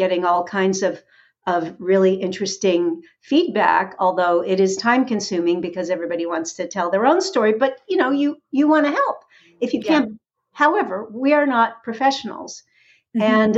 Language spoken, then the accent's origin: English; Beverly Hills, California, United States; I went to bat mitzvahs and bar mitzvahs when I was growing up in Beverly Hills